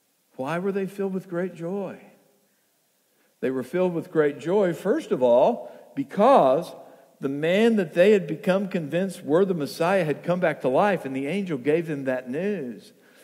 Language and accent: English; United States; We from the United States aren't super familiar with what coronations are.